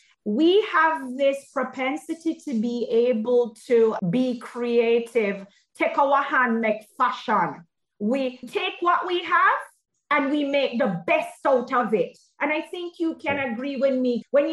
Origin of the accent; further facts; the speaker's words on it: Jamaica; I'm from Jamaica and I'm mixed. I'm out of many one people, Jewish, Irish, East Indian, Black, everything you can think of, Heinz 57.